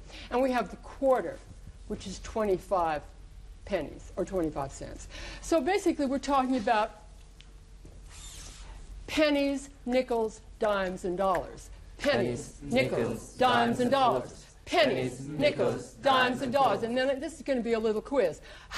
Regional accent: New York City, New York, United States; I'm from New York City, and there are two subjects that are of great interest to New Yorkers.

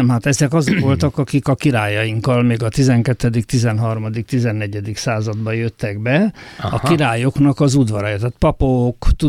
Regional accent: Pilisvörösvár, Pest, Hungary; Én Vörösváron, Pilis Vörösváron, persze.

